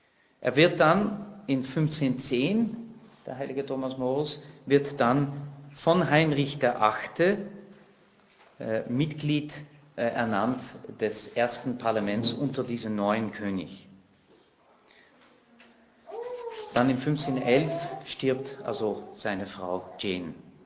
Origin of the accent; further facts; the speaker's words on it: Netherlands; German is a second language; ich bin selber Niederländer